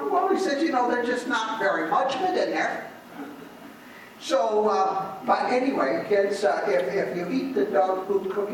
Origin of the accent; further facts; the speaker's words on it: Sibley, Iowa, United States; From a gal over in, that I grew up with in Sibley, and I recently was back in my church I grew up in, and I preached there.